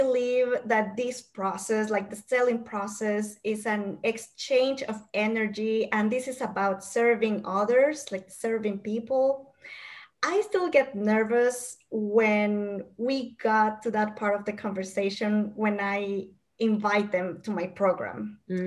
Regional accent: Guatemala; first language Spanish; English is a second language; My first language is Spanish. I am from Guatemala, and I really had to learn English as an adult.

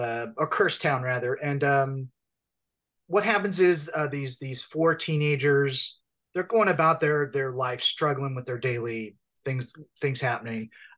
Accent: California, United States; I grew up in California

